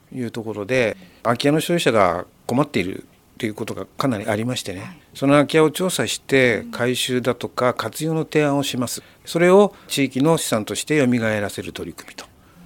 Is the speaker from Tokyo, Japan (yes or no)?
yes; Tokyo, Japan; born there; 私は東京で生まれてます。なので移住者です。